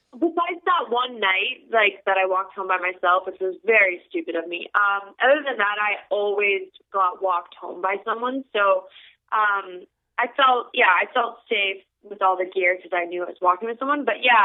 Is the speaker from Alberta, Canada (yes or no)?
yes; Calgary, Alberta, Canada; because I grew up in Calgary.